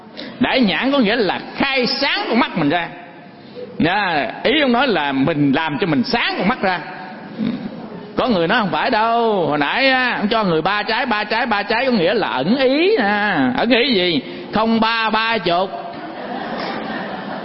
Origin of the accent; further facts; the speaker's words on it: Cà Mau, Vietnam; Ví dụ nha, ở dưới quê của tôi ở dưới Cà Mau á, về thấy mấy ông nhậu.